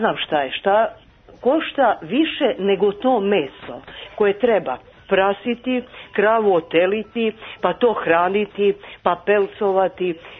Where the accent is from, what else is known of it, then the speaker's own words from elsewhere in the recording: Southern and Eastern Serbia, Serbia; Ja sam čak dole iz Topličkog kraja, znači.